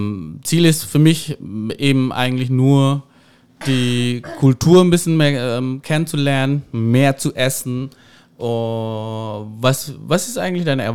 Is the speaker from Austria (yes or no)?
no; Indonesia; ich weiß, ich komme aus Indonesien